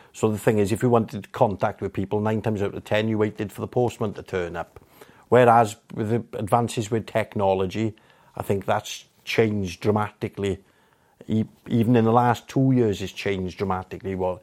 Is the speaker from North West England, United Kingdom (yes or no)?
no; Port Talbot, Wales, United Kingdom; First and foremost, I present myself as somebody who's from Port Talbot. Then I count myself as Welsh, and then I count myself as British, in that order.